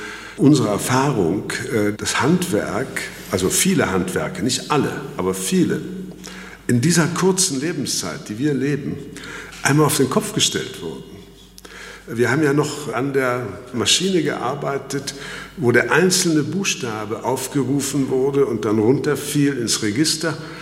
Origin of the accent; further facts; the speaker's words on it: Saxony-Anhalt, Germany; Ich bin ja auf dem Lande aufgewachsen bei meinen Großeltern, die einen großen Hof hatten, einen großen Bauernhof, also ein Rittergut nannte man das, in Sachsen, Thüringen. In dem Zwickel zwischen Sachsen und Thüringen ist das kleine Sachsen-Anhalt und da komme ich her. Bin also in den letzten Kriegsjahren geboren.